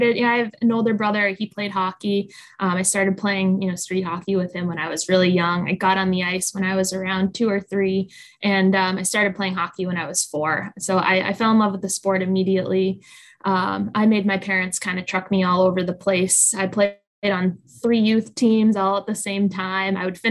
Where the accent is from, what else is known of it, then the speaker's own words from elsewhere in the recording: Boston, Massachusetts, United States; I grew up in the Boston area.